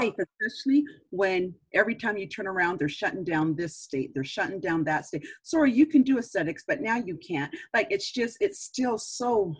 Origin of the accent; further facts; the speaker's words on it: Vancouver, British Columbia, Canada; I grew up in Vancouver. Graduated from high school in Vancouver.